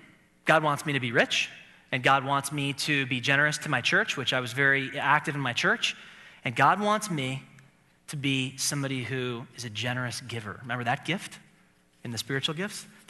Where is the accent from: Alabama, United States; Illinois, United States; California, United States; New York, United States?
Illinois, United States; Chicago; And Tucson's nice, because I come from Chicago, but the next step up is La Jolla.